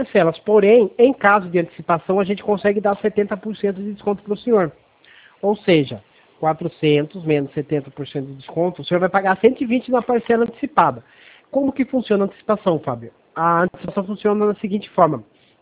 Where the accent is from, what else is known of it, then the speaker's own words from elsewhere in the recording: São Paulo, Brazil; a gente é do estado de São Paulo, só que hoje a gente tá dando uma força pro pessoal aí de Rondônia.